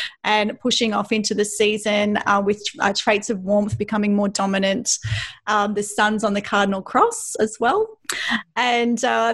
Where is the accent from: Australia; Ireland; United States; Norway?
Australia; And because I'm Australian, I always think